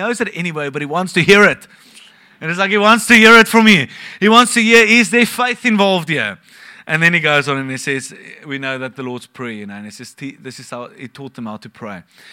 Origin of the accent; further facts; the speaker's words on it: Bloemfontein, Free State, South Africa; I grew up in Bloemfontein, and they say that you can see your dog run away for 3 days because it's so flat.